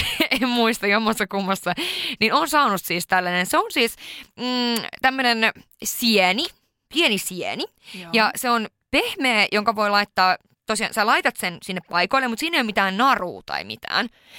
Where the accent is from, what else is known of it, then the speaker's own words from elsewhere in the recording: Sweden; born there; okei, mä oon syntynyt Ruotsissa